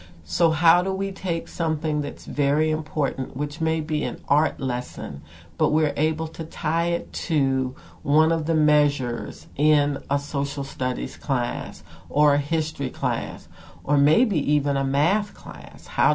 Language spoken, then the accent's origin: English; Hampton, Virginia, United States; I am a product of the Commonwealth of Virginia Public Schools. I'm from the Tidewater area. I graduated from the Hampton City Public Schools.